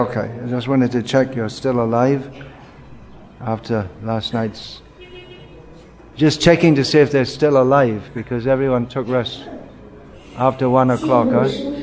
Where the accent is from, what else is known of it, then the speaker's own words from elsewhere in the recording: England, United Kingdom; I was growing up in England, but I was interested to know what on earth is life all about.